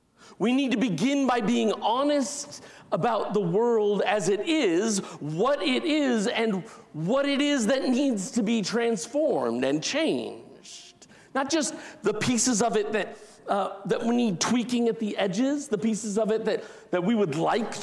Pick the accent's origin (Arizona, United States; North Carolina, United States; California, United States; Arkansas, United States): Arizona, United States; But it reminds me of some of you know I'm from Arizona, and in the United Methodist tradition, my home conference, my annual conference was Arizona and Southern Nevada up to Vegas.